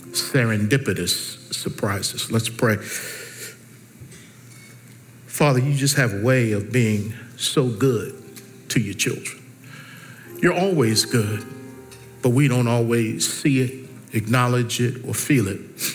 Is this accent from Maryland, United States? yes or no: yes; Baltimore, Maryland, United States; some of my history growing up in Baltimore, Maryland.